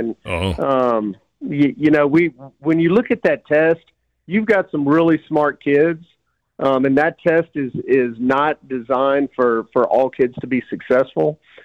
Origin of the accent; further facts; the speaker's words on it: Houston, Texas, United States; Born and raised in Houston, Texas, southwest Sharpstown.